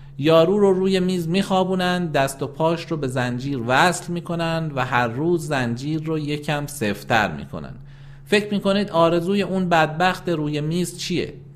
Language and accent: Persian; Iran; همه ما ملت ایرانیم،